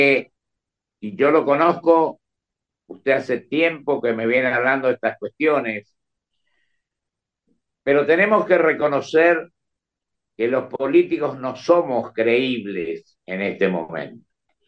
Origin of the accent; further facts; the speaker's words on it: Argentina; somos argentinos y tenemos la obligación, más que discursos, más que palabras